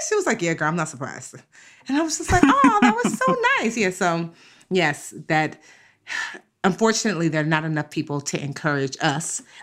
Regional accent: Nigeria; So y'all know I'm Nigerian. Whoop, whoop. Ibo Kwenu.

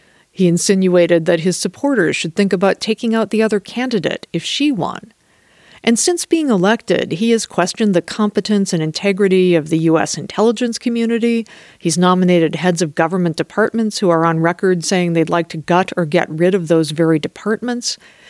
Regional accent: Minnesota, United States; Senator Al Franken, who's from my home state of Minnesota

